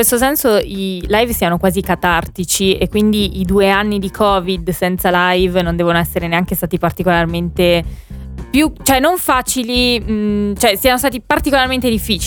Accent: Chieti, Abruzzo, Italy; anch'io sono dell'Abruzzo.

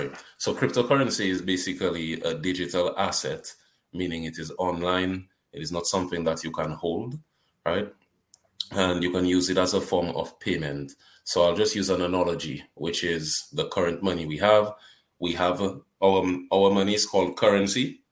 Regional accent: Dominica; I'm from Dominica as well. You know, the greatest island in the Caribbean.

